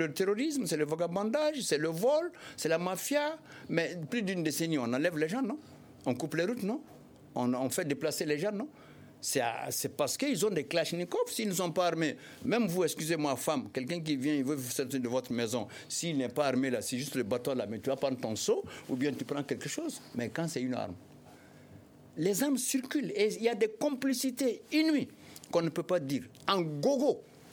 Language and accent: French; Gao, Mali; c'était à Gao, hein, je suis de Gao